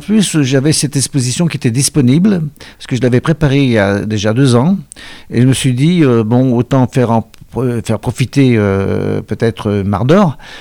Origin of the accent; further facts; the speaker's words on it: Lyon, Auvergne-Rhône-Alpes, France; born there; Parce que je suis né à Lyon, j'ai fait mes débuts à Paris, ensuite je suis revenu à Lyon